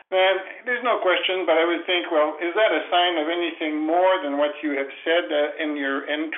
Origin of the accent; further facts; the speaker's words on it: Atlantic Canada, Canada; I'm from Atlantic Canada.